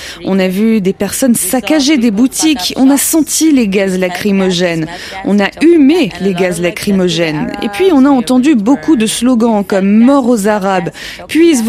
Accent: Jerusalem, Jerusalem District, Israel; En tant que juif, c'est difficile d'assister à ce qui ressemble à un pogrom. J'ai grandi à Jérusalem dans une famille religieuse.

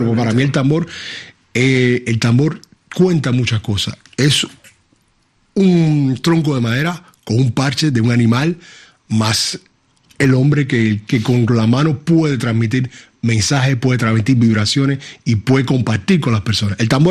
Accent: Guantánamo, Cuba; born there; yo nací en Guantánamo, al este de Cuba

